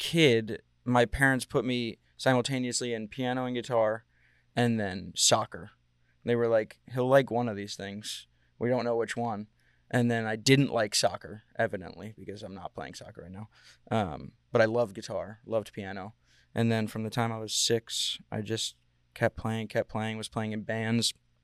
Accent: Brooklyn, New York, United States; and then I grew up in Brooklyn.

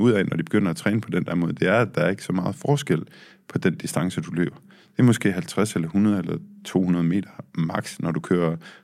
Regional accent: Ringkøbing, Central Denmark Region, Denmark; det var ikke særlig svært at være en sej fyr i Vestjylland eller i Ringkøbing, hvor jeg voksede op.

